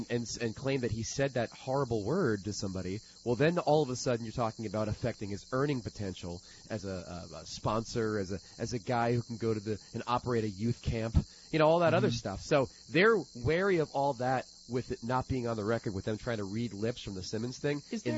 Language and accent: English; United States; And as an American, I can speak to this with some authority.